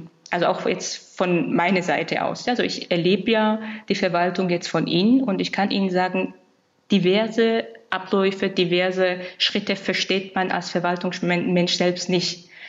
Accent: Georgia; German is a second language; now in Germany; ich bin in Georgien geboren und groß geworden. Deshalb sage ich, ich bin Ossi im doppelten Sinne.

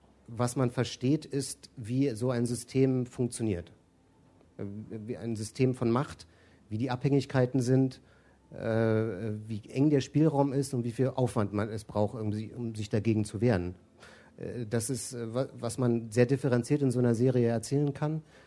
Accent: East Germany, Germany; ich bin ein Kind der DDR, das ist Teil meiner Prägung und meiner Identität.

